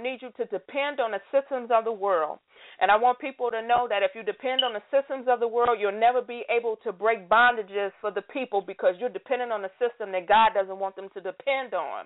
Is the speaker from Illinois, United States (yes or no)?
yes; Chicago, Illinois, United States; I'm from Chicago. My family is from Mississippi. The furthest I've ever been was California and maybe from New York and D.C., but I've never been out of the country.